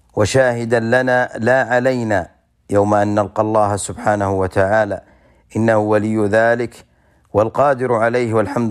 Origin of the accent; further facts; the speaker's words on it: Saudi Arabia; بل إن في بلادنا المملكة العربية السعودية